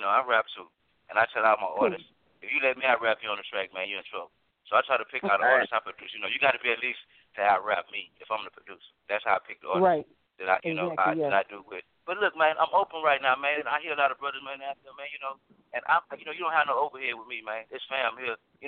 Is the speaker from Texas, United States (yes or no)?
yes; Houston, Texas, United States; I'm from Houston.